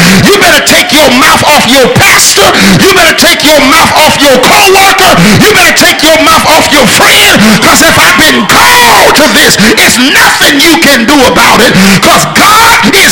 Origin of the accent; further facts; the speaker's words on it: Detroit, Michigan, United States; when I was growing up in Detroit, we lived on the west side of Detroit.